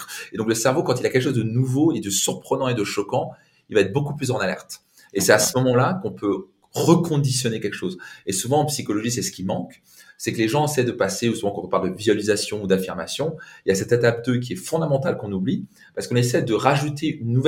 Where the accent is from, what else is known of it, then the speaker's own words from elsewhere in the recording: Grand Est, France; Si moi j'ai pu le faire, alors que je viens d'Alsace avec un père italien, on est parti de zéro